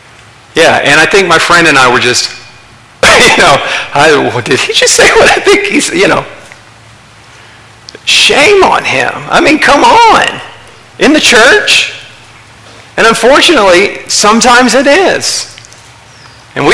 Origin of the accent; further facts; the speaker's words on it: Texas, United States; And you know, I'm from Texas.